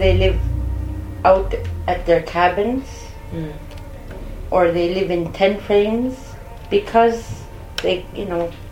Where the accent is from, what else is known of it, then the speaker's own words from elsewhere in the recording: Kugluktuk, Nunavut, Canada; I'm from Kogloktok, Nunavut. There's what, maybe 1,500 people live there, I think. It's a small, small community. Most Western community in Nunavut.